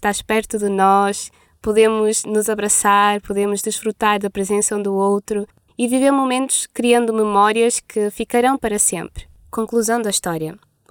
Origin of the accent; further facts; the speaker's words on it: Cape Verde; Bem, que eu sou cabo-verdiana, vocês já sabem, e pelas circunstâncias da vida, há quase 3 anos eu não estava com a minha família.